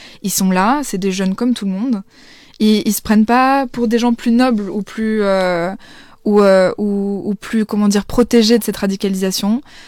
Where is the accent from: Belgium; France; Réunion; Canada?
Belgium; moi je suis belge, donc en Belgique